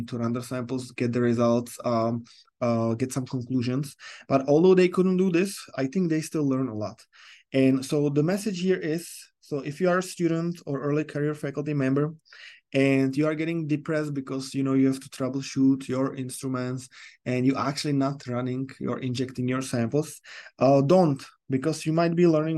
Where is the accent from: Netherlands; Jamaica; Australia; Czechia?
Czechia; English is a second language; now in United States; since I'm from Europe, not very, Czech Republic is not very close to ocean or sea.